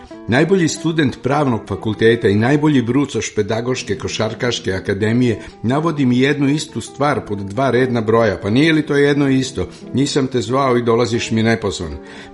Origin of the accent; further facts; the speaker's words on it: Kikinda, Vojvodina, Serbia; zbog kojeg mi je nelagodno što potičem iz Kikinskog distrikta